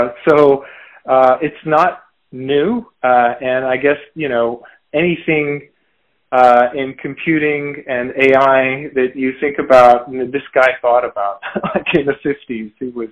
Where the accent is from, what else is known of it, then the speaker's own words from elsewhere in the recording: London, United Kingdom; born there; also born or lived in Moscow, United States / Japan; I was born in Wimbledon, London, England. But I lived in many places. My parents are Iranian. I went to kindergarten in Moscow, Idaho, and went to middle school in Ealing, London.